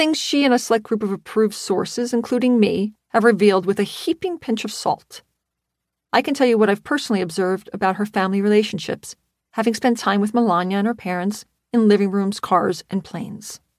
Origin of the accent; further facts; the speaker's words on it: New York, United States; With my immediate family of five, I grew up in the Catskills in upstate New York.